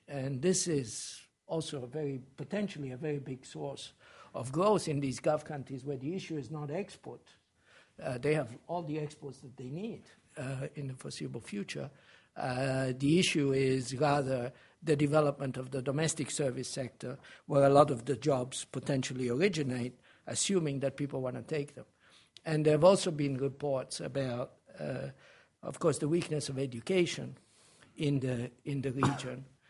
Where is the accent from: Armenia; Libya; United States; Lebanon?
Libya; I mean, I'm originally from Libya, and I visited Libya